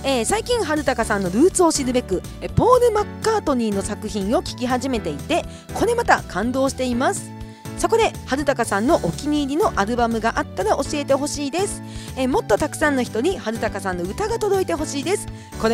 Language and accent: Japanese; Kushiro, Hokkaido, Japan; 私もね釧路が出身なので、ドサンコ、チームドサンコということで